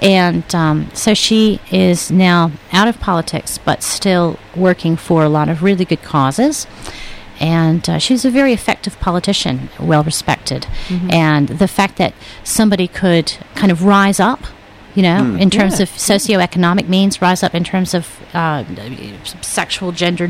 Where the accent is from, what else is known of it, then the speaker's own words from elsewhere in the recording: Virginia, United States; I came from Virginia.